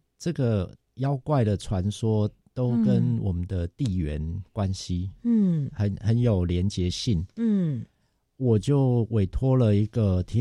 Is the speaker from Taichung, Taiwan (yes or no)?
yes; Taichung, Taiwan; 在小时候，其实就算我是台中人，所以台中那时候房子也没有很多，就算是住在市区里面